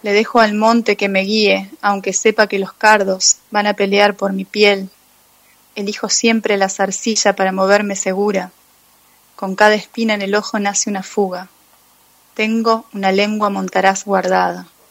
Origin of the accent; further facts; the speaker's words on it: Viale, Entre Ríos, Argentina; yo crecí en Viale y Viale siempre fue una ciudad pequeña.